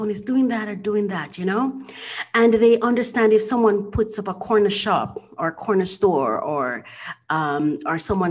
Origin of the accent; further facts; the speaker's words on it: Jamaica; I'm Jamaican, I'm an entrepreneur here